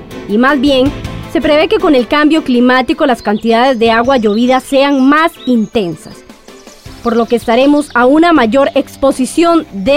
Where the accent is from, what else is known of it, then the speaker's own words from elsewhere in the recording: Costa Rica; Ante esto, somos cochinos los ticos.